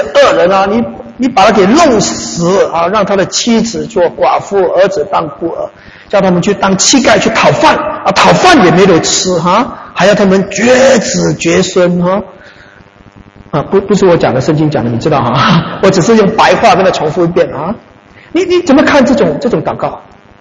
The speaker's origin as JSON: {"language": "Chinese", "country": "Malaysia", "tie": "born or raised there", "said": "因为我是在马来西亚出生跟长大的。印尼就在我们旁边"}